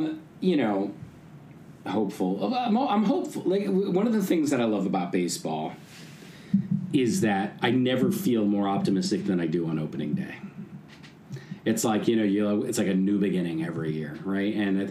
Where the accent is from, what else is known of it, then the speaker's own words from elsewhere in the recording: New York, United States; as a New Yorker, I have the front row seat to a few of them.